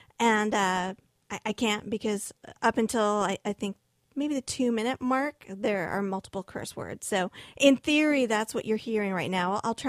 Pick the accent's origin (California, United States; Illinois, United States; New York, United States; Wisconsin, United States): New York, United States; New York City; They were from the scene I grew up in the New York City area